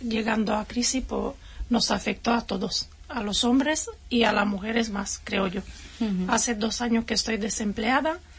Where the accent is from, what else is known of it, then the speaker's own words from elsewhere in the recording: Romania; moved away as an adult; porque yo vine sola, tengo dos hijos, o tenía, y dejé en mi país con mis padres. Tenía que venir sola, buscar trabajo, y la verdad que tuve suerte.